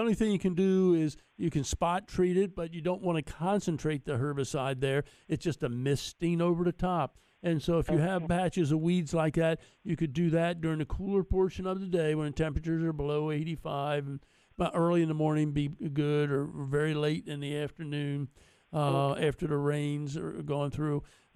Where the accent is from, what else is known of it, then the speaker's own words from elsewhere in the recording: Maryland, United States; Celeste and I did a lot of TV work together over the many years and been good friends, and we're both from Maryland.